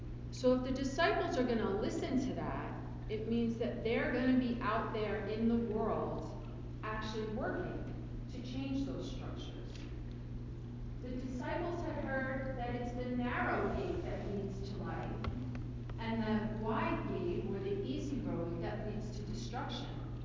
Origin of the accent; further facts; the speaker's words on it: Astoria, New York, United States; when I was growing up in Astoria